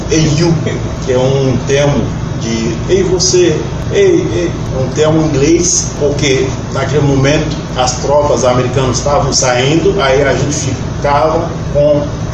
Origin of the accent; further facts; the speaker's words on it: Nord-Est, Haiti; Portuguese is a second language; Eu sou do Nordeste do Haiti, fica a 400 quilômetros daqui para lá. Eu cheguei aqui na capital para atrás de uma vida melhor.